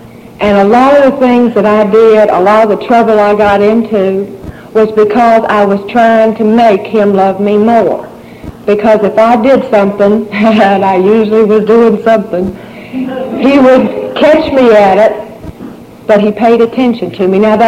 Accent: Covington, Virginia, United States; also born or lived in Roanoke; I was born and raised in Covington, Virginia. There's a big West Vaco there. Y'all probably know what I'm talking about. And I lived there until we moved to Roanoke.

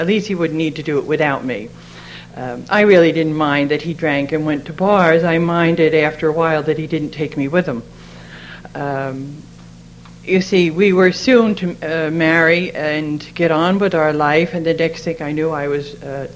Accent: Beacon, New York, United States; I am from Beacon Fishkill, New York.

